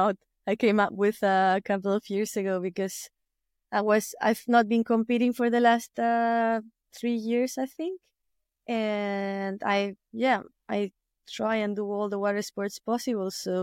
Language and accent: English; Morro Jable, Canary Islands, Spain; English is a second language; I was born in the hospital, right? But I was raised in Morro Cable, so in the edge south of the island. And since a few years now, I live in Corralejo.